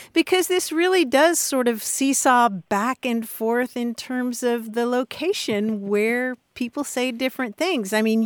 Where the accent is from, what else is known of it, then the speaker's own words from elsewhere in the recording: Kentucky, United States; And I can tell you, growing up in Kentucky, I said seesaw